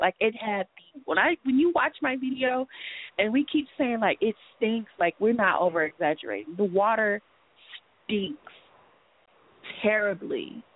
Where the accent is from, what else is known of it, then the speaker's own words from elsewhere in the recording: United States; I personally feel like me being American, and I feel like I live in a third world country right now.